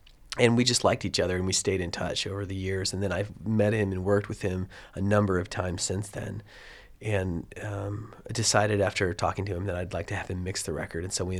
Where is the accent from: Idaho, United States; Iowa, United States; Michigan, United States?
Idaho, United States; I grew up in Idaho, and it's pretty much white people out there.